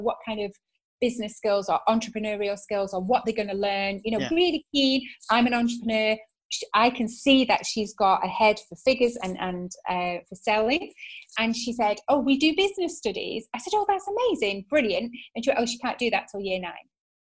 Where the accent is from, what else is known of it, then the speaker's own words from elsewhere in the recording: the north of England, United Kingdom; Yes. Okay. No, it's purposely kids, Paul, because A, I'm from the north.